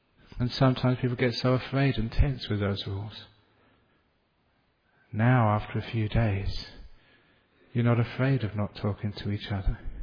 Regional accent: London, United Kingdom; from my youth, you know, growing up in London, a very, very busy city.

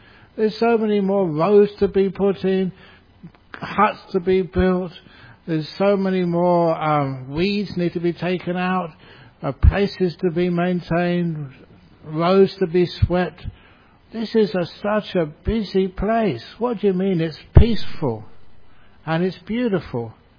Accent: Perth, Western Australia, Australia

